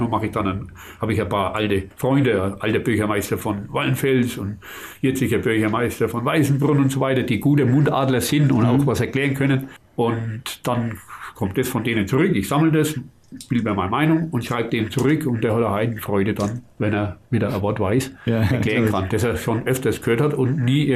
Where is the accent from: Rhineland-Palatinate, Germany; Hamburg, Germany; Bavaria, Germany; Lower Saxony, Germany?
Bavaria, Germany; Ich bin ein Bayer, aber meine Heimat ist Franken. Der Oberfranken natürlich, klar.